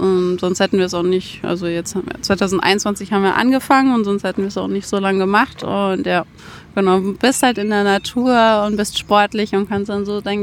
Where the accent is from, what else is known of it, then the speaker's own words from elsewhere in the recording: Wolfratshausen, Bavaria, Germany; also born or lived in Munich; wir sind in München geboren, aber dann mit einem Jahr dann hergezogen. Deswegen hier aufgewachsen.